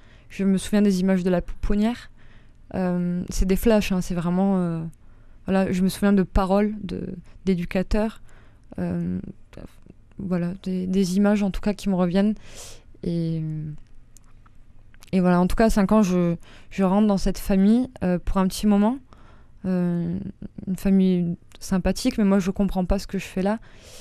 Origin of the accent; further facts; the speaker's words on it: Brittany, France; born there; D'accord, bah alors moi je suis née en Bretagne